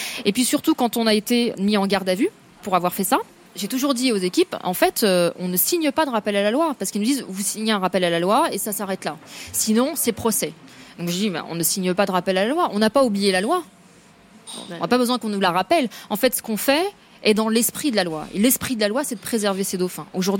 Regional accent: France; le Maroc, c'est mes racines et que la France a été mes ailes. Parce que j'ai conscience aussi que bah, y a beaucoup de choses que j'ai pu faire aussi parce que j'ai grandi en France.

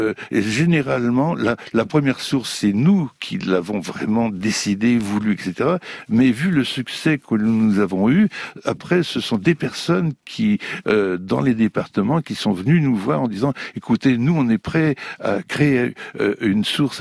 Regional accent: Bourgogne-Franche-Comté, France; Dans mon enfance, j'étais en Bourgogne. J'étais avec des enfants dans le petit village de Bourgogne où il y avait 80 habitants.

